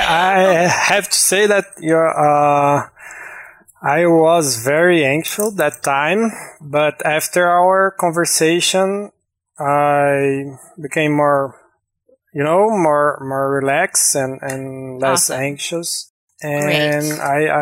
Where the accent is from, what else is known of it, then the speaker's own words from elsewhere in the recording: Brazil; English is a second language; I'm from Brazil.